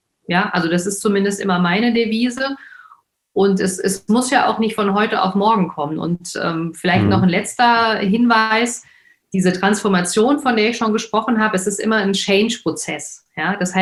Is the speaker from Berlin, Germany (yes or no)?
no; Frankfurt, Hesse, Germany; Ich komme ja aus Frankfurt, Nied, da kann man nach Höchst rüberlaufen